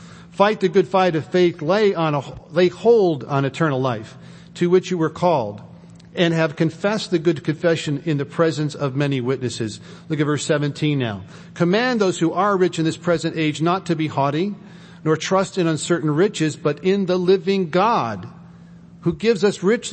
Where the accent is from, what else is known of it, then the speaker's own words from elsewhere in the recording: Chicago, Illinois, United States; moved away; I've been 5 years removed from Chicago, but I can still sound like I'm from Chicago.